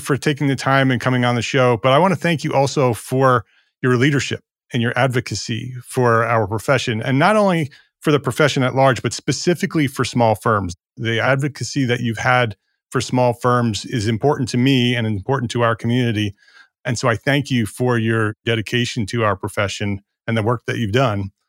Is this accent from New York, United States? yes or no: yes; New York, United States; Which I have learned since I've moved down here because I'm from New York. So it's a big shift for me.